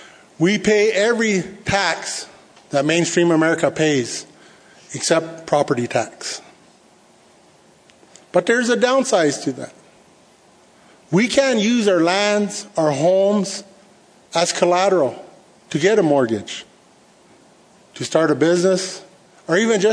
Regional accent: Whitehorse, United States; And in April, we went down to Whitehorse, my hometown.

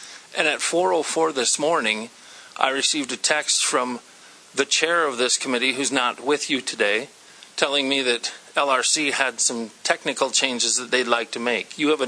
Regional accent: Clark, South Dakota, United States; I'm the senator from District 2. My hometown is Clark.

